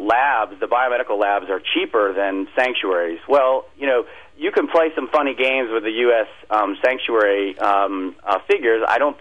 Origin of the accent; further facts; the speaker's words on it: United States; So you can see, as an American, the fact that America uses chimpanzees in a commercial way makes this difficult.